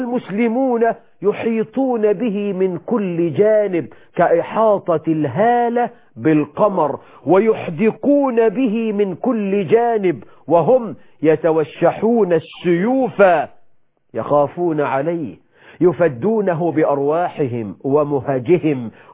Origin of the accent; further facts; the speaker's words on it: Egypt; نحن كمصريين